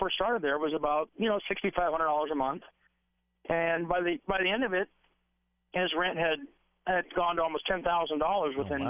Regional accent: Boston, Massachusetts, United States; You can tell your call screener I'm from Boston.

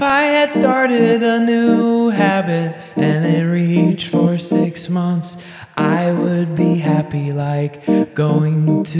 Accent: Detroit, Michigan, United States; we're from Detroit.

